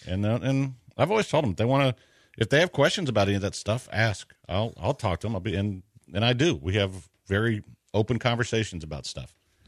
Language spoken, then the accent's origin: English; Houston, Texas, United States; As a kid growing up in Houston through junior high and high school